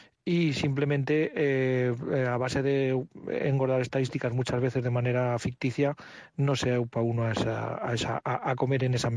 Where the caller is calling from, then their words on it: Zaragoza, Aragon, Spain; de Zaragoza.